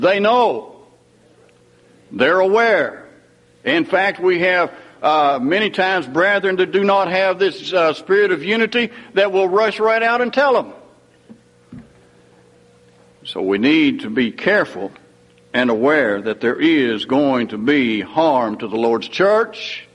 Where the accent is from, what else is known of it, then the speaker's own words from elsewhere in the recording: Missouri, United States; I'm from up here in the almost North. I'm from Missouri.